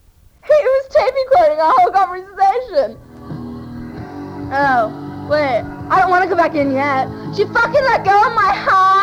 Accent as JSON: {"language": "English", "region": "California", "country": "United States", "said": "Hey, I'm from California, and I get right to the point."}